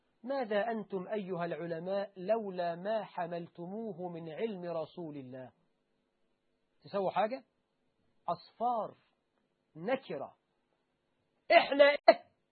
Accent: Egypt

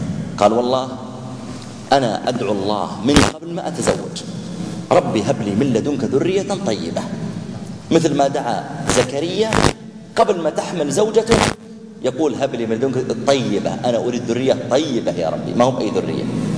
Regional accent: Asir, Saudi Arabia; كان عندي محاضرة في منطقة في الجنوب عندنا في أبها،

